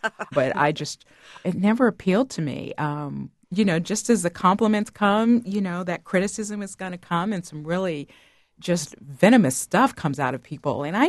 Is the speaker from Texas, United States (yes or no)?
yes; Dallas, Texas, United States; born there; I was born in Dallas, so we were dedicated to the Cowboys